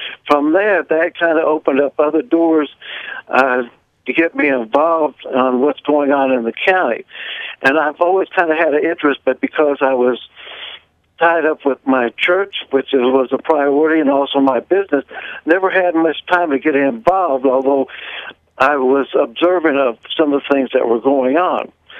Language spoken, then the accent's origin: English; East Marion, Illinois, United States; I'm from East Marion. I live here on Route 166. I am a retired carpenter contractor for a number of years here in Williamson County